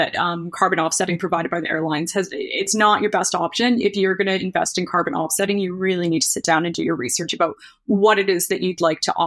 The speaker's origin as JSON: {"language": "English", "country": "Canada", "accent": "Canadian", "said": "you're going to have to excuse my Canadian accent"}